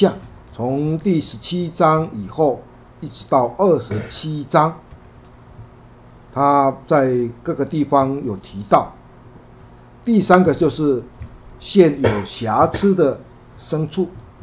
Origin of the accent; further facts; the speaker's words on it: China; 尤其是我们中国人，我们中国人的风俗很多，像我们说的端午节啦